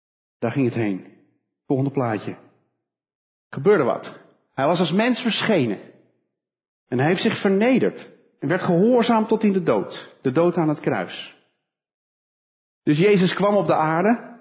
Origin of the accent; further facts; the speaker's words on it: Holland, Netherlands; now in Betuwe, Netherlands; Het is meer dan een verhuizing van mij als Hollander naar de Betuwe. Je blijft toch altijd een beetje Hollander.